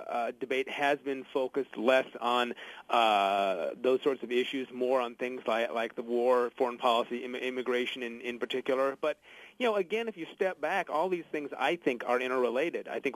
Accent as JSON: {"language": "English", "region": "California", "country": "United States", "tie": "born or raised there", "said": "Look, I'm a Californian. I was born there. I was raised there."}